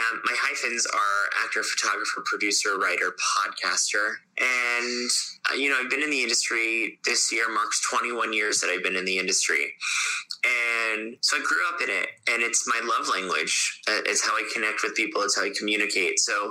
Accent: Fort Lauderdale, Florida, United States; I grew up in Fort Lauderdale in Florida.

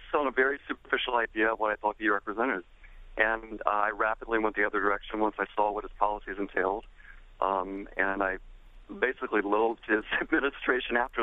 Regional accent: North Carolina, United States; I was raised in Eastern North Carolina. My immediate family had always voted Democrats.

